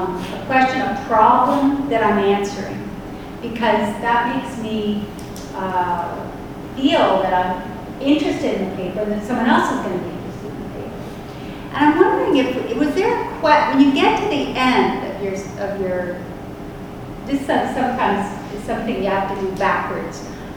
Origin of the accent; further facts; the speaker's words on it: Canada; I'm Canadian. I can say that.